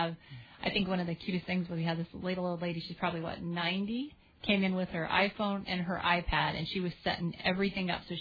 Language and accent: English; Rigby, Idaho, United States; also born or lived in Denver; I just look back to when I was a little girl, we moved from Denver to Rigby, Idaho. We lived on a dirt road. We had a party line